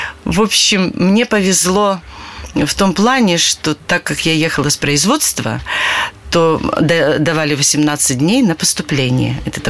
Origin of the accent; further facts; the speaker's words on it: Ukraine; А она тоже с Украины.